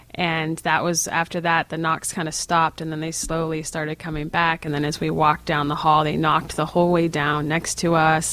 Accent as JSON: {"language": "English", "region": "New England", "country": "United States", "said": "Well, I'm I'm from New England, and so there's lots of places near me."}